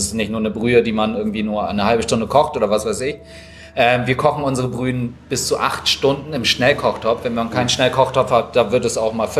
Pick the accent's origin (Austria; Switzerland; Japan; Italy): Japan; Wir sind Japaner, wir wissen wirklich, wie Ramen schmecken muss.